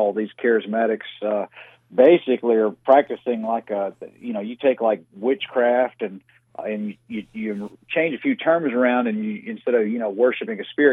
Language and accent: English; Atlanta, Georgia, United States; I was raised in Metro Atlanta, and when I was 18 years old, someone gave me the gospel at an independent Baptist church